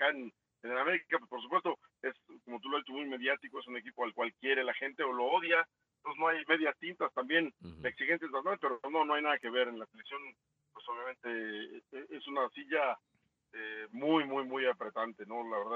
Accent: Mexico; Diferente cuando vas como mexicano, porque nos tratan extraordinario, son hermanos

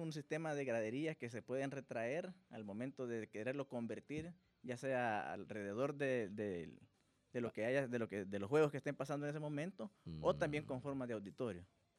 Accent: El Salvador; Como salvadoreños trabajadores podemos salir.

